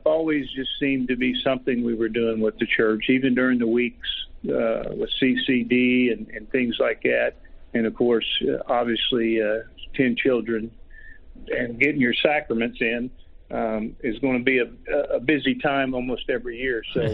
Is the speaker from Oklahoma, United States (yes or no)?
yes; Del City, Oklahoma, United States; We grew up in Dell City, Oklahoma, like you said. I've been pretty fortunate that I've been able to stay here in the state.